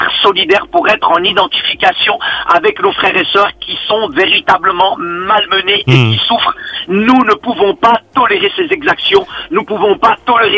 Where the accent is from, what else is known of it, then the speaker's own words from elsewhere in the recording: Algeria; Et nous sommes tous des Algériens, et nous sommes tous, je dirais, concernés par cette situation qui se passe dans toute l'Algérie.